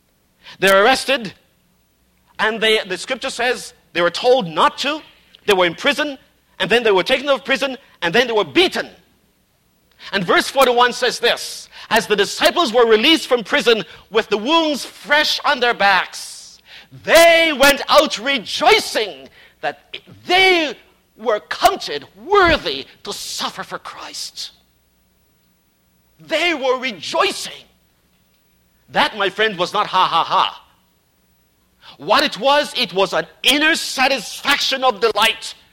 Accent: Canada; they'll know we are from Canada.

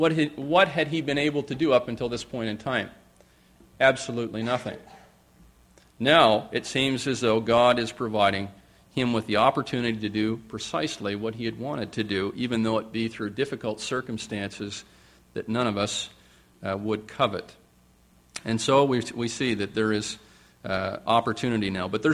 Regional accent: Owen Sound, Ontario, Canada; and I can use Owen Sound because it's my hometown

